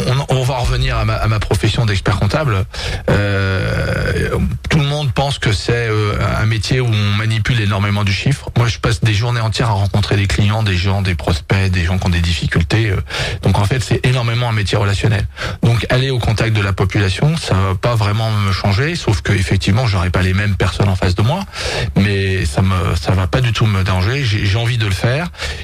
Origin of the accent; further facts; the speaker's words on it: Montluçon, Auvergne-Rhône-Alpes, France; même si je suis né à Montluçon, même si j'ai vécu une grande partie de ma vie et que toutes mes racines familiales sont à Montluçon et autour de Montluçon